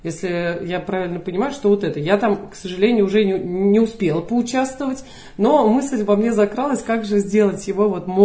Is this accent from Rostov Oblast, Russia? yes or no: no; Ostashkov, Tver Oblast, Russia; born there; Я родилась здесь, в Осташкове. Здесь мои корни.